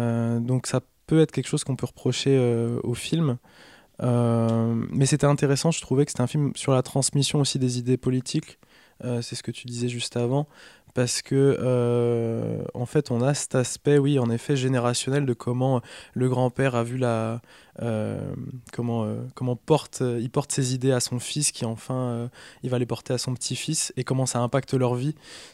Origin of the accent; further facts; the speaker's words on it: Pays de la Loire, France; moi je viens de Vendée, enfin mon père est vendéen, et on a vécu là-bas toute mon enfance